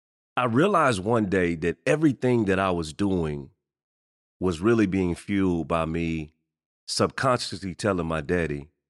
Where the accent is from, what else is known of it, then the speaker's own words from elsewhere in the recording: Texas, United States; also born or lived in Chicago, Illinois; So I'm Chicago born, but I'm Texas raised.